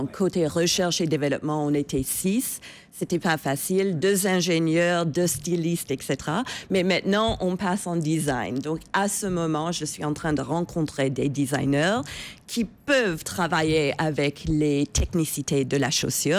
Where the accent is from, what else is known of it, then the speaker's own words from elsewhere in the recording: Canada; Je suis canadienne.